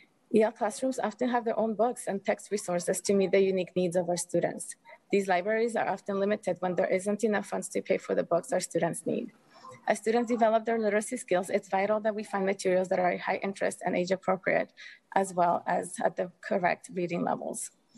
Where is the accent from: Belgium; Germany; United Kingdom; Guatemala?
Guatemala; Guatemala City, Guatemala Department; first language Spanish; English is a second language; now in Rochester, United States; I grew up speaking Spanish and French in Guatemala City and learning English in middle school